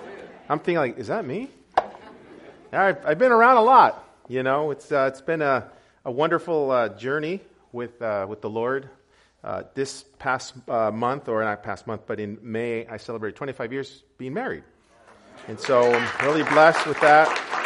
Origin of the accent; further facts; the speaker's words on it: California, United States; moved away; I was raised in California, and so I grew up there.